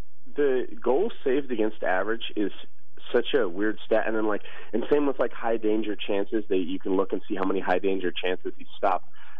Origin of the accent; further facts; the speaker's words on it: Colorado, United States; So I grew up in Colorado, and a lot of my family is from Kansas.